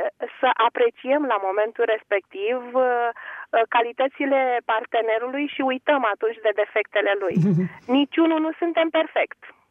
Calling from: Buzău, Buzău County, Romania; de la Buzău.

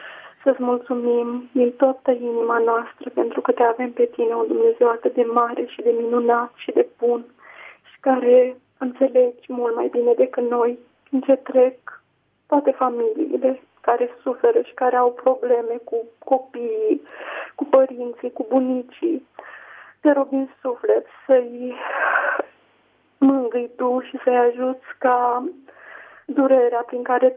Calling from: Craiova, Dolj, Romania; Sunt din Craiova.

